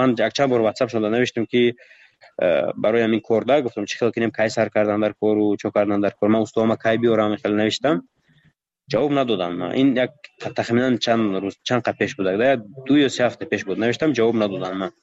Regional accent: Tajikistan; من تاجیکم، گفتم از تاجیکستان،

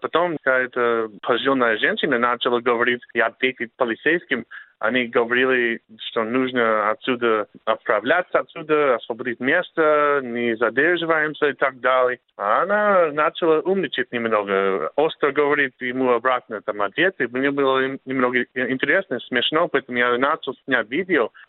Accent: California, United States; говорю, что я американец. Я не хотел там сделать какое-нибудь политическое заявление, говорить, что я из Калифорнии или типа того

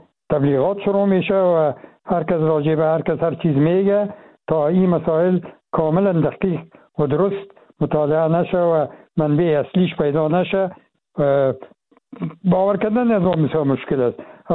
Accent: Afghanistan; ما افغان هستیم چی داخل چی خارج

